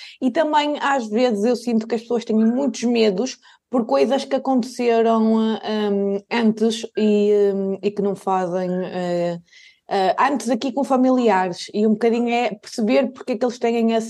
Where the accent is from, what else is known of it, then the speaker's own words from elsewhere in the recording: Maia, Norte, Portugal; sou aqui da zona do Porto, caso não tenha reparado pelo sotaque. Mais propriamente da Maia.